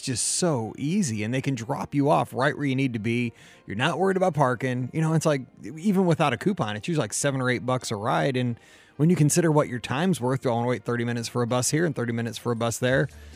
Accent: Midwest, United States; Yeah, you know what? I'm a Midwesterner, and we all have our own cars.

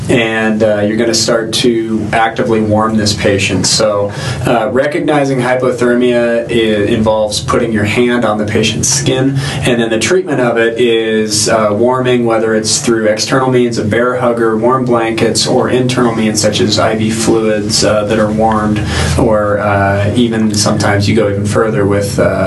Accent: Phoenix, Arizona, United States; I grew up in Phoenix, so I've never had been exposed to either.

